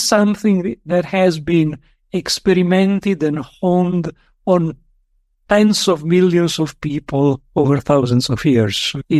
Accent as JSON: {"language": "English", "country": "Italy", "tie": "born there", "second_language": "English", "said": "My personal story is that I was born in Europe, in Italy. So I grew up with a classic Western frame of mind."}